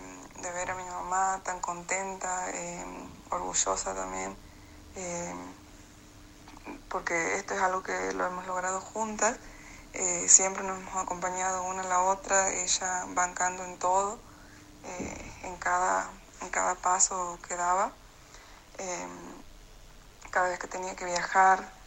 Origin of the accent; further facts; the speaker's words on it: Los Juríes, Santiago del Estero, Argentina; tengo 24 años, soy del interior de Santiago del Estero, de la ciudad de Los Juríes específicamente